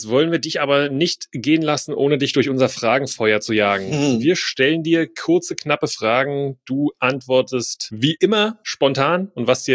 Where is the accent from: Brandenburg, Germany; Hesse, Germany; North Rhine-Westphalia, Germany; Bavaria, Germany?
Brandenburg, Germany; Brauchst du uns nicht erzählen, wir kommen aus Brandenburg.